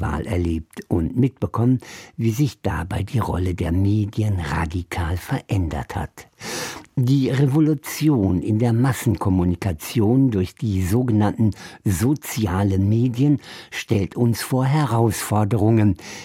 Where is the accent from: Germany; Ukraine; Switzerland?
Ukraine; stellte ich fest, dass das Thema Krieg in meinem Heimatland mancherorts spurlos verschwunden ist.